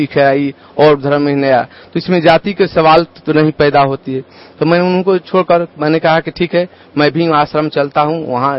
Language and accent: Hindi; Bihar, India; मैं जिला रोहतास बिहार से आया हूँ।